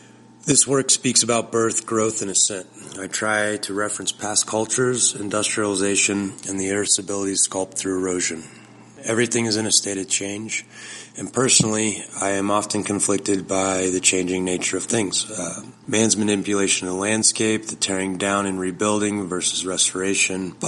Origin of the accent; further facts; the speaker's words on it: Kansas City, United States; also born or lived in Arizona; I grew up in Kansas City. I spent a number of years in Arizona, and now I teach in Georgia.